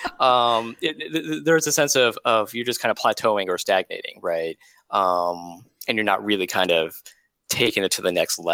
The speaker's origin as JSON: {"language": "English", "town": "Ruston", "region": "Louisiana", "country": "United States", "tie": "born or raised there", "said": "Versus, you know, I grew up in Louisiana, right? Ruston, Louisiana, home of the Bulldogs, I may say."}